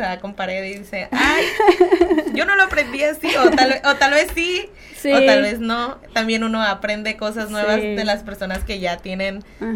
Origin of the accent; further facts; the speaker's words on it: Baja California Sur, Mexico; Yo no soy de aquí, yo soy de Baja California Sur y yo me vine a estudiar aquí